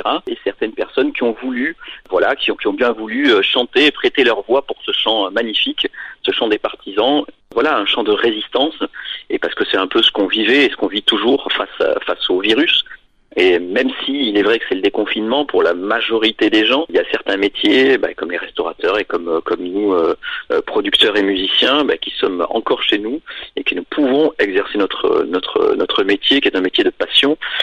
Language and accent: French; south of France, France; puisque moi je viens du Sud aussi